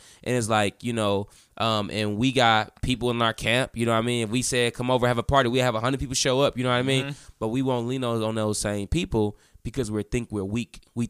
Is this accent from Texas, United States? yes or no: no; Detroit, Michigan, United States; Detroit is a very unique place. So people who are born and raised in Detroit, we all have this grit about us.